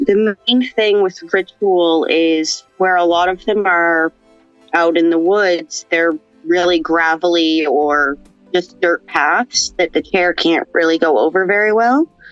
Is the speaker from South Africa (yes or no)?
no; Nova Scotia, Canada; I grew up in Cape Breton.